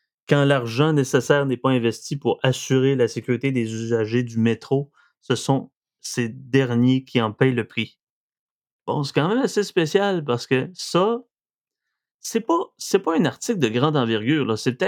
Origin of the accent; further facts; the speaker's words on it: Sherbrooke, Quebec, Canada; Écoute, je viens de Sherbrooke, pourtant, je reste. Pour ça, je reste à Sherbrooke, je reste là.